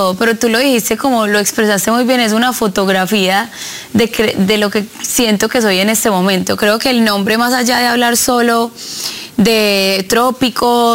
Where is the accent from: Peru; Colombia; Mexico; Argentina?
Colombia; aunque soy latinoamericana, de otros países. Yo soy colombiana, en el disco tengo vallenato, en el disco puedes escuchar como varios guiños a mi país